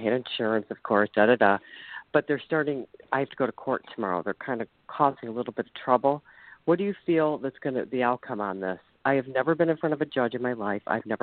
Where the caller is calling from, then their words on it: Ohio, United States; Sharon, I'm calling from Ohio. I'm on my break at lunch at work.